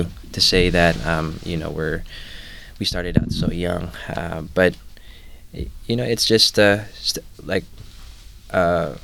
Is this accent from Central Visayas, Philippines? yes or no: yes; Cebu, Central Visayas, Philippines; growing up in Cebu, we were just exposed to so many different, you know, palettes of food.